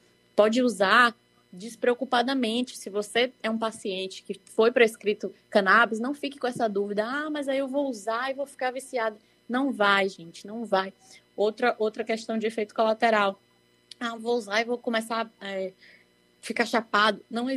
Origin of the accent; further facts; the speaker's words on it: Bahia, Brazil; porque eu sou baiana raiz, mas estou longe nesse momento.